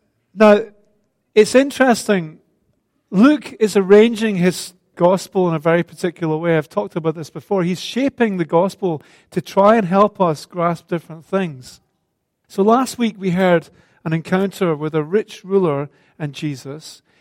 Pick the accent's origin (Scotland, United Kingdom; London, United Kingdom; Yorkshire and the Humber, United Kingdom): Scotland, United Kingdom; As a Scot, some of you will know the song